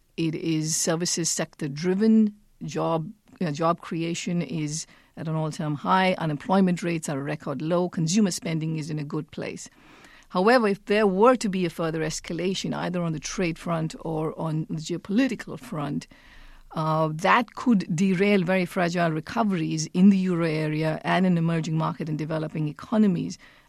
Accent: India; I grew up in India

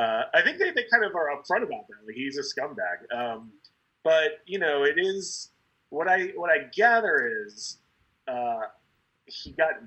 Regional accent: Midwest, United States; I grew up in the Midwest and, you know, I always kind of had this fascination with New England.

